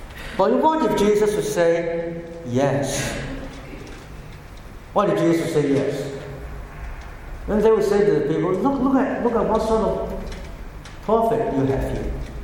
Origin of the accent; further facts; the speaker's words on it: Hong Kong; I come from Hong Kong, and before 1997, when Hong Kong was handed back to China, we were using coins in Hong Kong